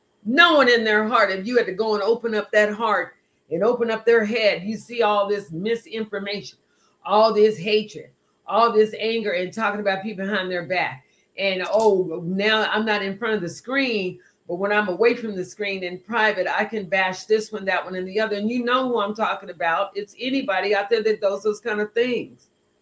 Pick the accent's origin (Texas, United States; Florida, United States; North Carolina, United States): Texas, United States; Amarillo; also born or lived in Waco; And yeah, I've got African descent, but I was born in Amarillo, Texas. And I grew up in Amarillo and Waco.